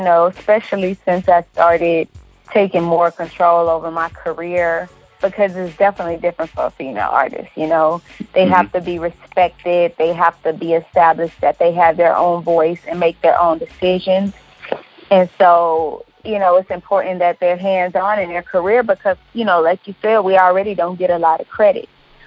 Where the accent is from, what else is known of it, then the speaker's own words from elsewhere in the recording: Houston, Texas, United States; I'm from Houston, Texas, born and raised.